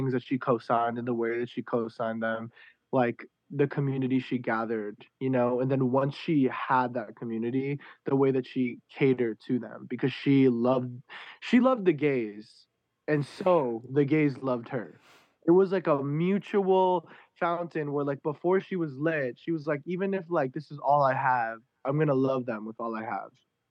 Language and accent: English; Long Island, New York, United States; Because I grew up in Long Island, and Long Island is pretty dope.